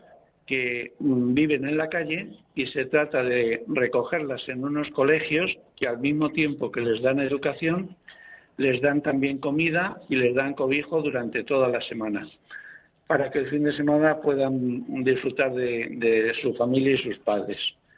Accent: Spain; el español es una persona de corazón solidaria

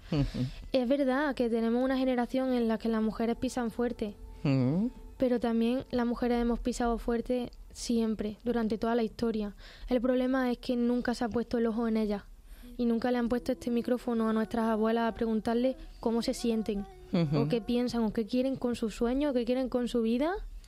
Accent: Andalusia, Spain; la música clásica de mi tierra, que es el flamenco, y el blues, el soul. Escuchaba el alma que hay detrás, la capacidad de contar sus penas, como en Andalucía también tenemos.

